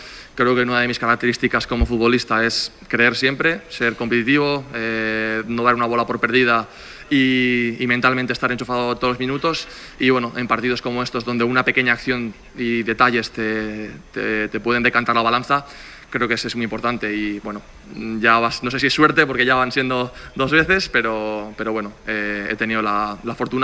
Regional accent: Navarre, Spain; Yo soy muy navarro, muy de mi tierra y me encanta pasar cada día allí.

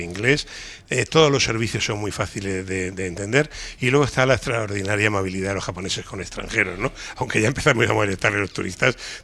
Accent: Spain; allí te redimes como país, como español, porque siempre hemos tenido fama. Los españoles no hablamos inglés.

